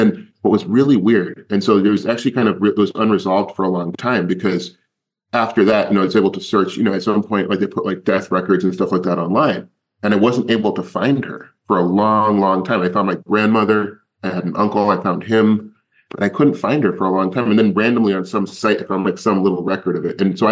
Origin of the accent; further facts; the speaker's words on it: New York, United States; born there; I was born in New York. I was born in Grantsville, New York.